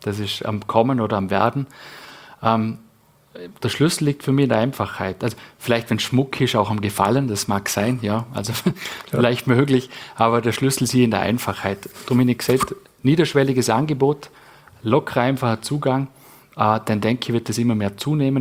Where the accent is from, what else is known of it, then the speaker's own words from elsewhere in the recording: Vorarlberg, Austria; wo wir es als Vorarlberger einfach, ja, du fischst das Vierten